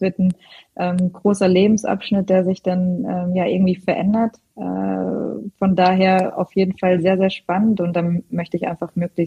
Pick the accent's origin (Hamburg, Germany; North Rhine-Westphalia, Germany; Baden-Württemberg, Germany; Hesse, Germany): Hesse, Germany; moved away; dass ich nach dem Fußball gerne wieder in die Nähe meiner Heimat möchte. Ich bin bei Frankfurt am Main da in der Nähe.